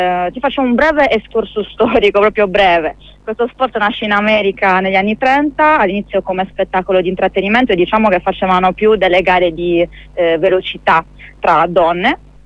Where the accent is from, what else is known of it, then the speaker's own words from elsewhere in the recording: Sardinia, Italy; apro una piccola parentesi perché io sono sarda